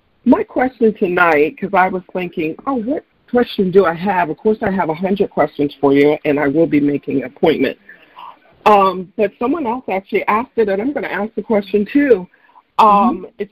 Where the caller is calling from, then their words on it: Gaithersburg, Maryland, United States; I am calling from Maryland, Gaithersburg, Maryland.